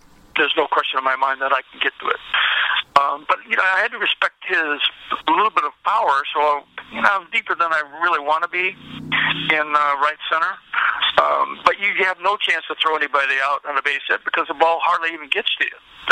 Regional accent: Chicago, Illinois, United States; but I'm from Chicago. I had a lot of people there.

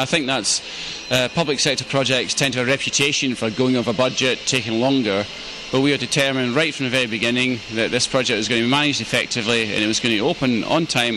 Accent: Glasgow, Scotland, United Kingdom; I'm from Glasgow, I work in Edinburgh

